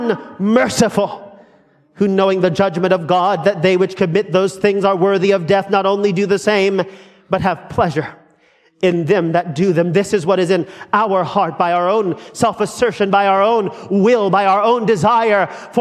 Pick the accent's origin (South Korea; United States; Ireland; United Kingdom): United States; Oklahoma; Now, I don't know about y'all in Philadelphia, and I'm from Oklahoma, and I'm just country